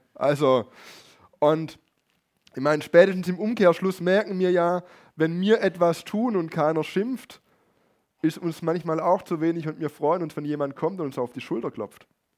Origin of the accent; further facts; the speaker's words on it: Germany; Wir sind ja auch Deutsche. Wir sind es ja irgendwie auch gewohnt, wachsam und prüfend und kritisch zu bleiben.